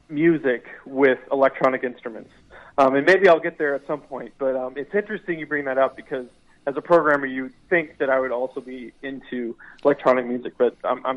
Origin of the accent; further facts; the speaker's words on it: Missouri, United States; So I'm originally from South Central Missouri, the Ozarks.